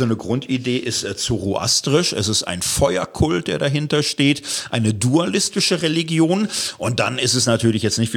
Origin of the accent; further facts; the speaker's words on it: Gelsenkirchen, North Rhine-Westphalia, Germany; Ich komme aus Gelsenkirchen, Stadtkind und so